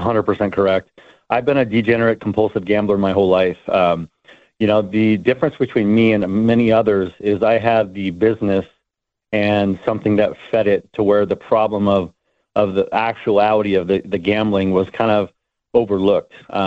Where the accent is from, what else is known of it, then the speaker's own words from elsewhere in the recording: Cypress, California, United States; I grew up in Cypress, California, which is in Orange County. Basically, middle-class neighborhood